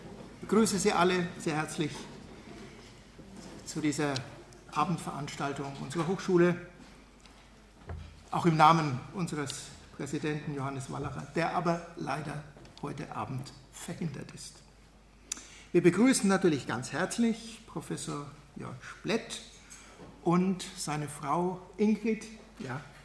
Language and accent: German; Erlangen, Bavaria, Germany; in Erlangen, meiner Heimatstadt, veranstaltet wurden.